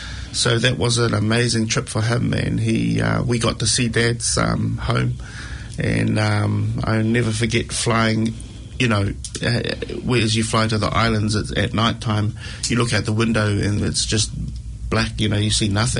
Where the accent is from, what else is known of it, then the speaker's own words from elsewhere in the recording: Christchurch, Canterbury, New Zealand; now in Auckland, New Zealand; But growing up in Christchurch, there wasn't a lot of that, and so we were really strangers to it until we came up to Auckland and started discovering a few things about who we are.